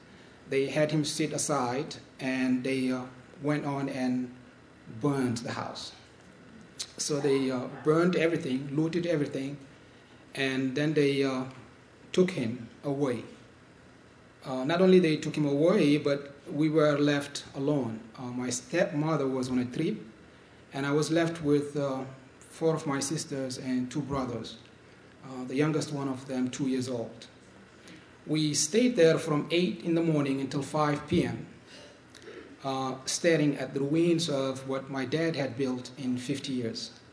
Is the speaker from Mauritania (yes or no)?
yes; Mauritania; I'm originally from Mauritania, which is a sub-Saharan country in western part of Africa.